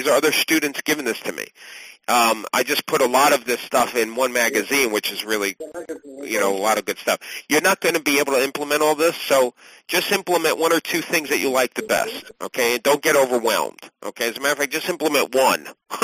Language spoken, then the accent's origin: English; New York, United States; now we're from Long Island, so it's easy to get a lot of pumpkins. We have farms out here.